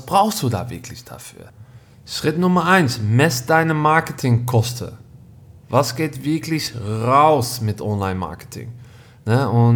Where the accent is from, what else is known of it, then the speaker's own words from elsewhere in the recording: Netherlands; Ich bin Holländer